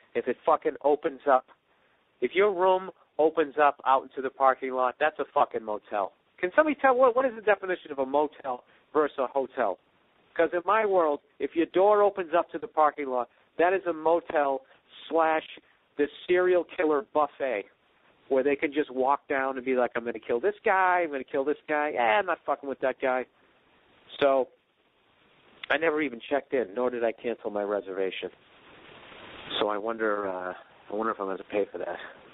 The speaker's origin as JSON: {"language": "English", "region": "East Coast", "country": "United States", "said": "And in defense of myself, I am from the East Coast."}